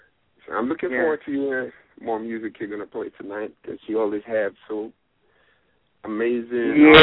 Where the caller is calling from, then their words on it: Baltimore, Maryland, United States; and I'm calling from Maryland, Baltimore, Maryland.